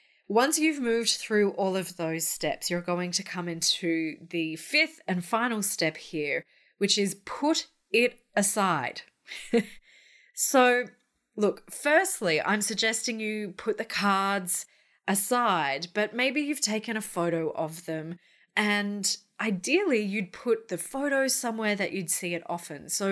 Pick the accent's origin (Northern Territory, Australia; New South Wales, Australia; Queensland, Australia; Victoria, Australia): Queensland, Australia; Brisbane; we're on day three of a surprise lockdown in my hometown of Brisbane.